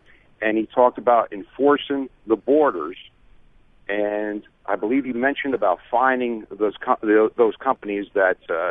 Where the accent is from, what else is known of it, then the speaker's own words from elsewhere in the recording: Franklin, New Jersey, United States; I'm from Franklin, New Jersey.